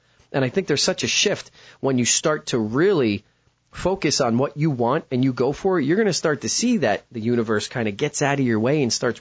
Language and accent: English; New Jersey, United States; You know, I was growing up in North Jersey pre-internet, and what you knew is what you knew.